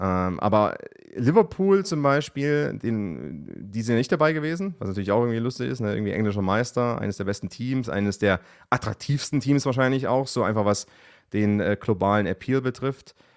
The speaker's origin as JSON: {"language": "German", "country": "Germany", "said": "Ich meine, bei der Nations League sind wir natürlich als Deutsche jetzt ein bisschen geblendet, weil dann das Final Four in Deutschland war."}